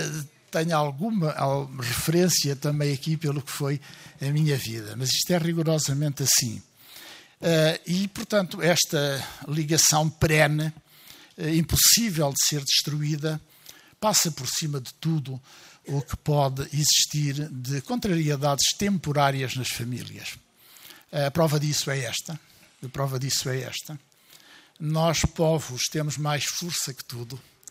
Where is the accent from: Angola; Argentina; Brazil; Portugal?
Angola; born there; Eu tenho um orgulho imenso e devo muito ao que sou, ao ter nascido onde nasci. Mas muitíssimo. Tenho uma dívida de gratidão enorme para com Angola e para com os angolanos.